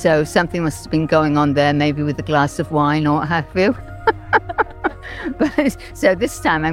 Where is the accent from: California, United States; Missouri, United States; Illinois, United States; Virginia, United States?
California, United States; Los Angeles; I'm originally from Los Angeles.